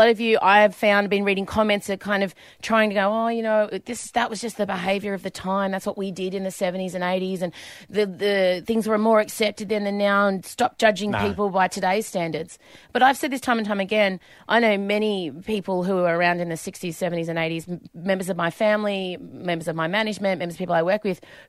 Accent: Australia; And I just want to say, as an Australian, I'm judging you.

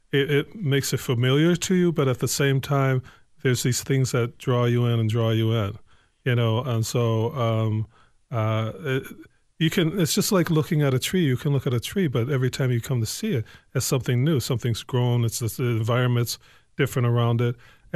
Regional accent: Evanston, Illinois, United States; I'm from Lower Town. I live in Lower Town. I'm from Evanston, Illinois. So some people would like to say Chicago, but I'm from Evanston proper.

